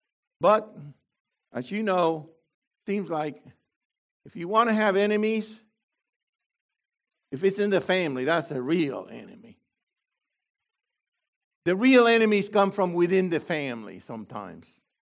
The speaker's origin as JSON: {"language": "English", "country": "United States", "said": "You know, we are from the United States. We don't get it."}